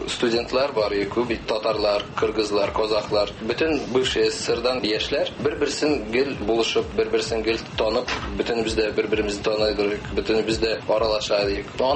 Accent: Tolyatti, Samara Oblast, Russia; born there; мин туган шәһәремне Казан дип күрәм. Үзем Тольяттида тусам да.

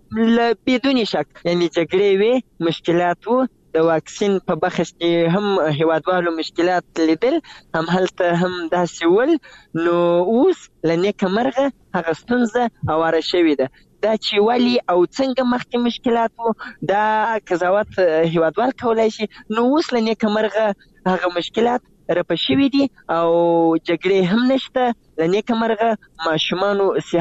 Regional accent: Zabul, Afghanistan; زه د زابل یم او پرون له زابل نه بل ورځ راځم تقریبا

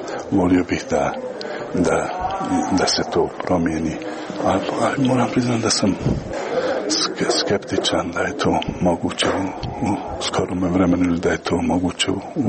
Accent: Tuzla, Tuzla Canton, Bosnia & Herzegovina; jer ja dolazim iz Tuzli, na neki način ovo je mene više od simboličkog povratka kući.

